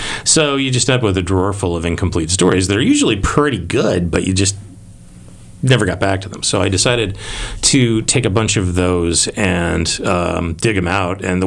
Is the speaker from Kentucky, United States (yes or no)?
no; Cocoa Beach, Florida, United States; And so I grew up in Cocoa Beach. Well, I spent a lot of my childhood in Cocoa Beach.